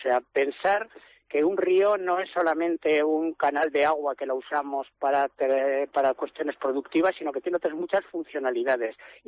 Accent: Artieda, Aragon, Spain; los que somos como de Artieda, que hemos visto como las huertas se inundaban

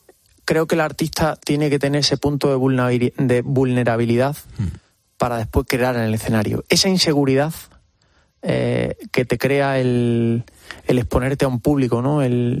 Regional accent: Extremadura, Spain; Mi tierra es mi raíz, es la esencia de lo que soy. Huelo a encina, a bellotas, a campo, Extremadura, ¿no? Donde yo realmente me gusta estar. Yo soy una persona muy, muy de campo. Estoy aquí en la urbe, ¿no? La gran urbe

